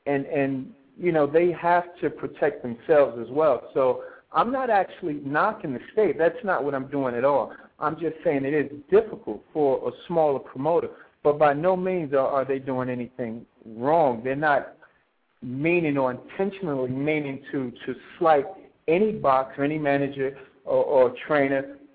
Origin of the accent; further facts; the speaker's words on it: Newark, New Jersey, United States; and I'm actually from Newark myself, and we grew up in towns that are very difficult